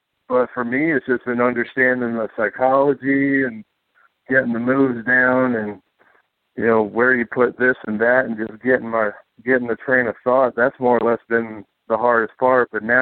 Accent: Virginia Beach, Virginia, United States; also born or lived in Portsmouth; Yes, sir. I was born and raised here. Born in Portsmouth, Virginia, raised Virginia Beach.

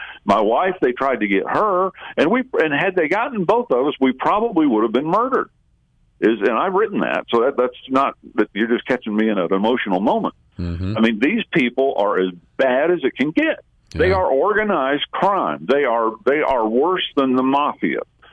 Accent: Alabama, United States; now in Missouri, United States; I'm actually in Missouri at the moment, but I'm from Alabama. That's what I consider home until I got run out.

